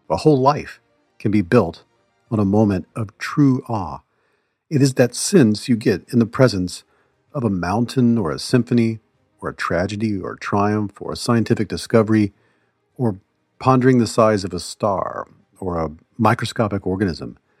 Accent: Mississippi, United States; because I grew up in the Deep South, I grew up in Mississippi

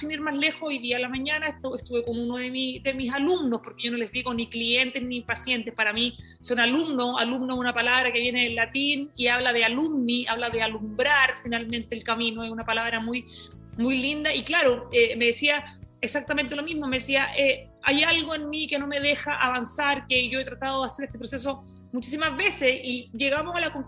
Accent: Iquique, Tarapacá, Chile; Yo vengo de Chile, me crié en Iquique, en un lugar que era muy chiquito, una región de Chile, y jugábamos de sol a sol.

